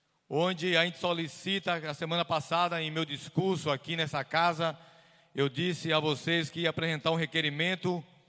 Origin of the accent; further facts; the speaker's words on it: Baixa Grande, Bahia, Brazil; Eu quero dizer ao povo da minha terra que a Prefeitura de Baixa Grande